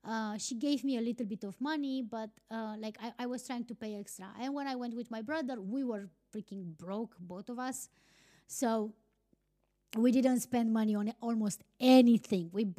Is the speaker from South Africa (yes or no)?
no; Romania; English is a second language; now in Iceland; first and foremost, I'm from Romania, but I live in Iceland